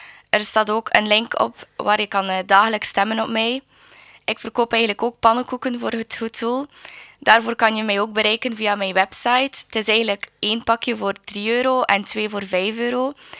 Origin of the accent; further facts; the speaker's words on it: Bruges, West Flanders, Belgium; ik ben finaliste Miss Présence. Ik kom uit Brugge. Ik ben een 19-jarige student die de opleiding sociaal werk volgt.